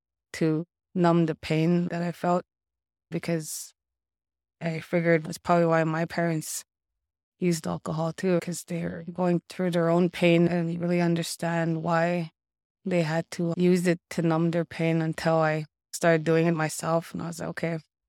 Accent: North Spirit Lake First Nation, Ontario, Canada; now in Thunder Bay, Canada; I'm from North Spirit Lake First Nation. It's one of those flying communities up north. I came here probably in 2004, and I've been here since I graduated high school.

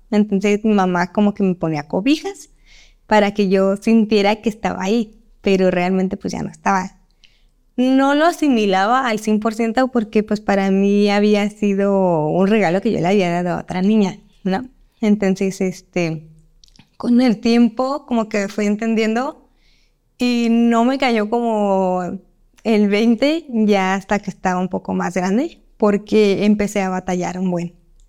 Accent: Guadalajara, Jalisco, Mexico; tengo 19 años de edad, soy de Guadalajara

